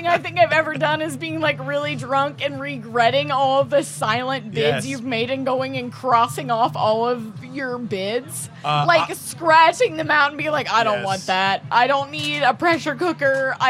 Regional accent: Kentucky, United States; I'm from Northern Kentucky, but it is a very Cincinnati, greater Cincinnati thing.

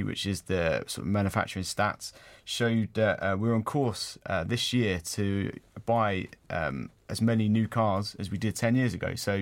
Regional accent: East of England, United Kingdom; I'm from Essex, so of course I'm a petrol head. It's a land of Ford Escorts.

